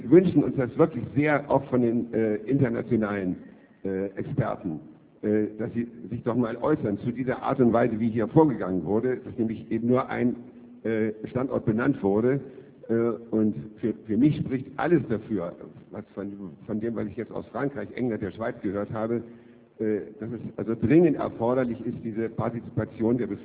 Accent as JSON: {"language": "German", "town": "Gartow", "region": "Lower Saxony", "country": "Germany", "said": "ich komme aus Gartow und bin Grundstückseigentümer eben auch über diesen Salzstock"}